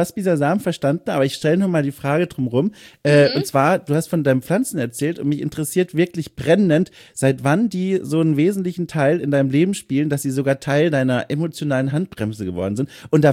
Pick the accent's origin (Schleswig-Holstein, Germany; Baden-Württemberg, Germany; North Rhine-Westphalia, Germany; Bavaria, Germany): Bavaria, Germany; ich komme ja auch aus Süddeutschland, Franken